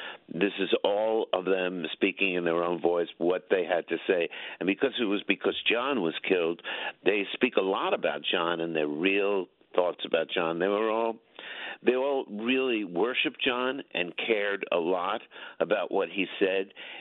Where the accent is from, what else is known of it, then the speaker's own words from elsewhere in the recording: Coney Island, New York, United States; But that's good. I grew up in Coney Island.